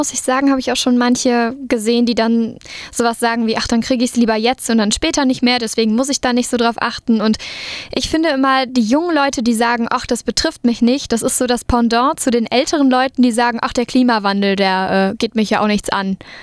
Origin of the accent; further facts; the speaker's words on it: Cologne, North Rhine-Westphalia, Germany; Kann ich als Kölnerin auch nachvollziehen